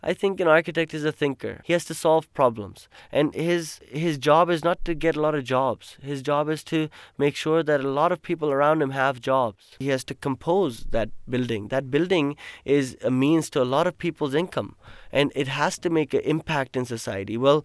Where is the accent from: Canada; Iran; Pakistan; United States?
Pakistan; I mean, as an architect and as a Pakistani, I'm speaking.